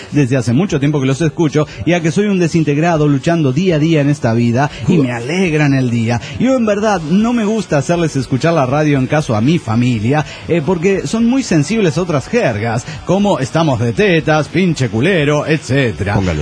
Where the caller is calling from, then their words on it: Zacatecas, Mexico; de Zacatecas, México.